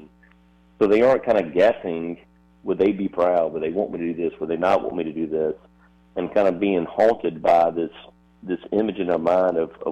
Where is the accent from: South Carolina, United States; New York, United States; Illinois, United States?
South Carolina, United States; You hit Highway 15. I grew up on Highway 15.